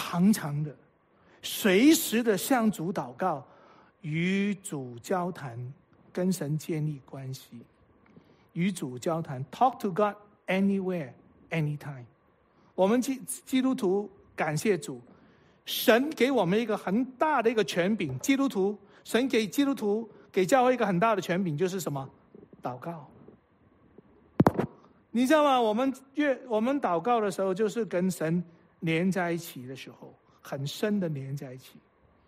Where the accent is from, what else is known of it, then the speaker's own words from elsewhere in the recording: China; 我们中国人经常说，哎，你吃过饭了没有啊？